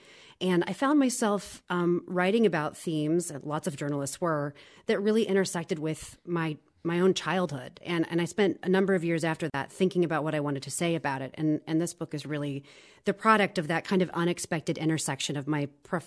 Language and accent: English; Midwest, United States; maybe that's because I'm from the Midwest and I think the South would have been much this way.